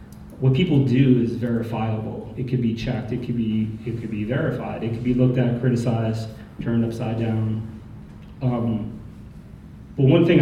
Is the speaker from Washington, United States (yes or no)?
no; New York City, New York, United States; I'm from New York City, and I've spent the last 11 years or so caught up in the legal system.